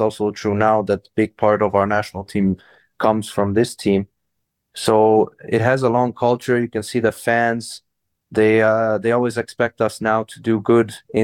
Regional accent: Budapest, Hungary; English is a second language; I'm from Budapest.

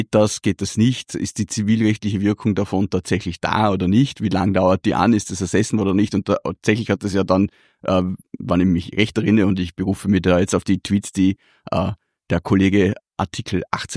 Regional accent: Feldkirch, Vorarlberg, Austria; In meiner Heimatstadt in Feldkirch gibt es da ein schönes Beispiel

